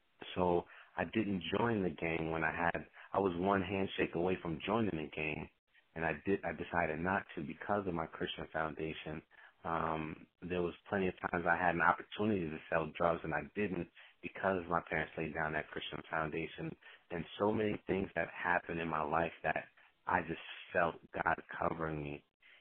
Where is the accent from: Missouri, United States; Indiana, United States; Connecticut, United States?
Connecticut, United States; Stamford; also born or lived in Port-au-Prince, Haiti; I was born in Port-au-Prince, Haiti, and raised in Stamford, Connecticut, and I was blessed to have both of my parents in my life.